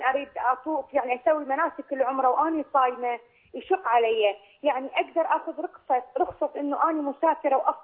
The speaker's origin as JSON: {"language": "Arabic", "country": "Iraq", "said": "أنا من العراق"}